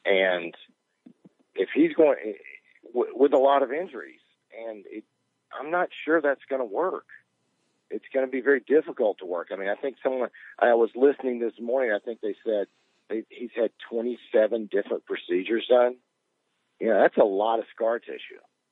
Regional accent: Alabama, United States; One, I'm from Alabama, and it's the closest pro team I've ever had in my life.

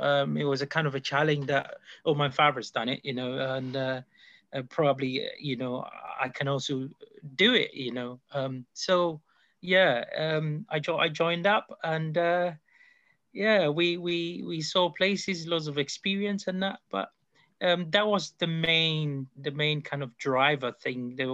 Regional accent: Ghana; moved away as an adult; now in United Kingdom; Yes, I grew up in Ghana. I came over to the UK at the age of 23.

